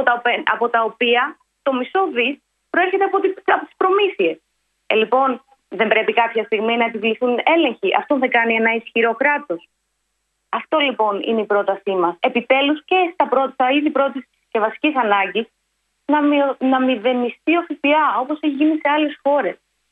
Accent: Macedonia, Greece; Και ως Ευρύτησα και ως Μακεδόνισσα έχω ιδιαίτερη ευαισθησία στο θέμα αυτό.

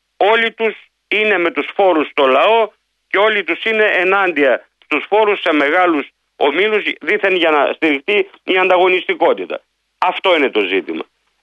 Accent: Central Greece, Greece; υπάρχει στην πατρίδα μου για παράδειγμα στη Φθιώτιδα που είμαι και υποψήφιος

